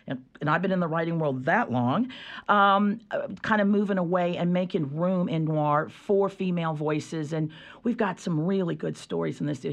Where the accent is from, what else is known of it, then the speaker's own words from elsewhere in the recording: Raleigh, North Carolina, United States; also born or lived in New York City; I was raised in Raleigh, so I'm local. I spent a good chunk of my life living in New York City, which was an interesting experience. And then I moved back here about 25 years ago because I really missed the South.